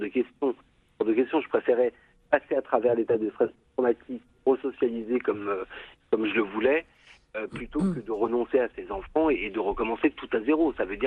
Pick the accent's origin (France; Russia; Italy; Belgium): France; Paris, Île-de-France; Moi, j'ai un prénom français. Je suis français, mais en fait, j'ai vécu dans un environnement arabe. Et donc, dans la rive droite, dans les quartiers de l'Est parisien, où il y a beaucoup de très grosses communautés arabes, il y a Belleville